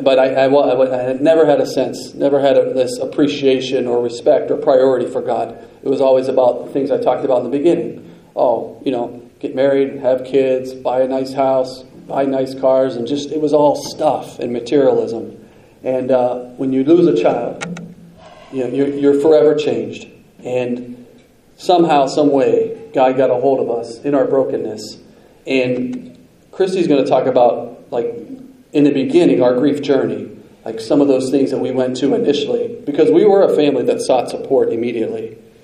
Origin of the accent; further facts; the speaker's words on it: Steubenville, Ohio, United States; I grew up in Steubenville, Ohio, had 12 years of Catholic education, you know, from all the way kindergarten all the way through high school